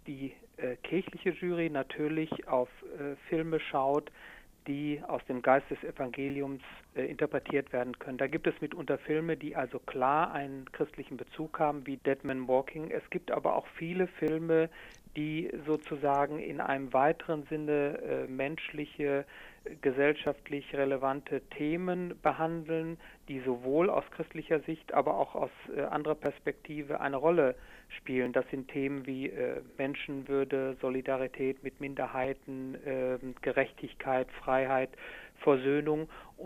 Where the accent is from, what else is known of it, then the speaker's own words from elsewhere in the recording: North Rhine-Westphalia, Germany; born there; ich komme zwar gebürtig aus dem Ruhrgebiet, aber bin doch inzwischen hier im Rheinland so ansässig